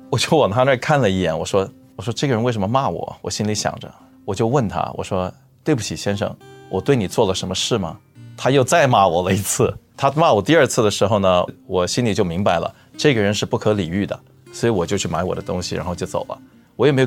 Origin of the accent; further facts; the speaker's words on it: China; now in United States; 我已经在美国落地生根了，这里就是我的国家，虽然我是别的国家的移民，虽然我身上流的血是别的国家的血，对吧，我是中国人，但是这个美国就是我的国家